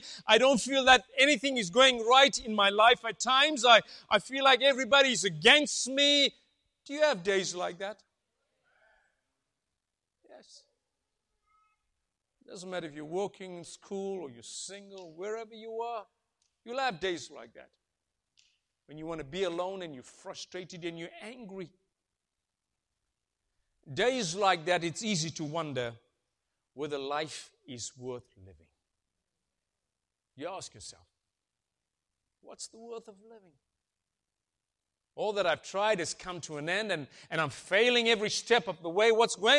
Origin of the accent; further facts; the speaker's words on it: South Africa; when I lived in South Africa, for those guests here, I was born in South Africa. And I lived and I was born during a time of apartheid, racial division, four classes of citizens.